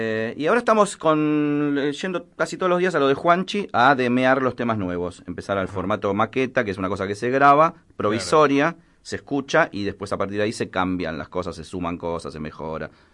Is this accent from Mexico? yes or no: no; Argentina; Que eso nos hace ser como somos los argentinos